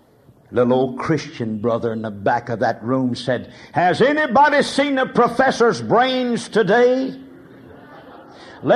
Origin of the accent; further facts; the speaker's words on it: Oklahoma, United States; Now, I was raised in Oklahoma, and I know nearly everything down there.